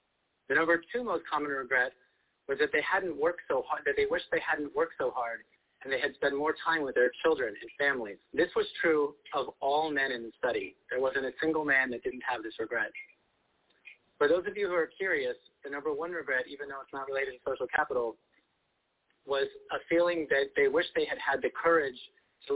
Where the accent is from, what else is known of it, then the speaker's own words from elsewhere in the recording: United States; now in Spain; football, or what we call soccer here, is much more interesting than I had been led to believe when I was growing up in the United States.